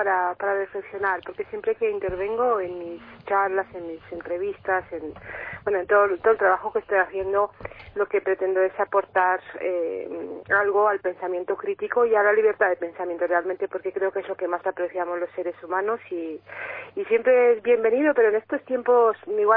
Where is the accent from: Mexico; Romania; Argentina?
Romania; now in Basque Country, Spain; voy a cumplir 40 años y bueno, me siento muy bien acogida y siento como hogar el País Vasco, ¿no?, que es donde vivo ahora mismo, pero soy de origen rumano.